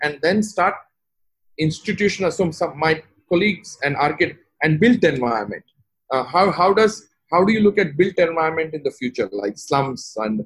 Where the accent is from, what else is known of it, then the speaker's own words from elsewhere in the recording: Togo; And I am from Togo.